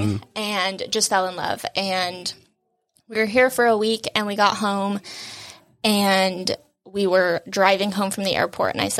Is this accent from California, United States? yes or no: yes; San Diego, California, United States; Yep, I grew up in San Diego, and I was there all the way through high school.